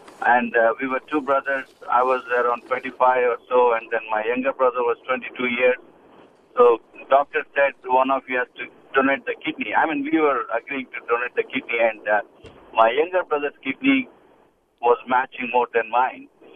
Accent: India; I'm from India, originally

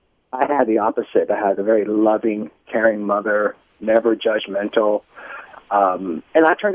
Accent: United States; I'm Asian American

